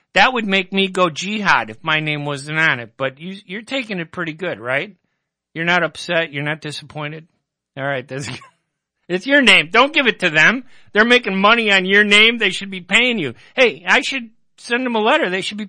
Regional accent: Palestine; at the time, I was kind of like in between being American and Palestinian, and I didn't even know there were other Palestinians in journalism other than your dad.

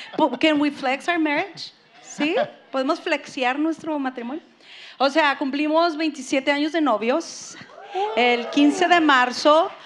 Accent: Ciudad Juárez, Chihuahua, Mexico; yo creciendo, crecí en una infancia en Ciudad Juárez, Chihuahua, México.

